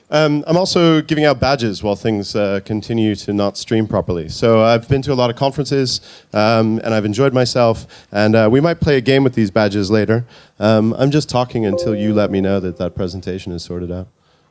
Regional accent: United States; partly because of the hat, partly because I grew up in the States.

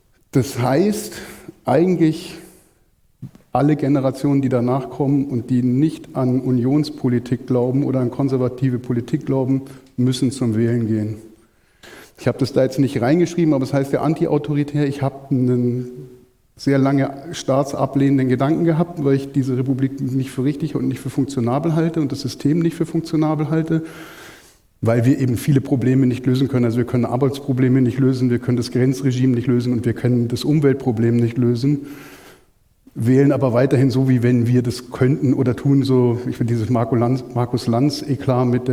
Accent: Munich, Bavaria, Germany; born there; bin gebürtiger Münchner und seit Mitte der 90er in München so subkulturell relativ viel unterwegs

